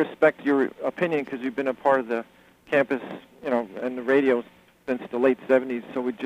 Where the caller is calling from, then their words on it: Patchogue, New York, United States; I'm calling from Patchogue.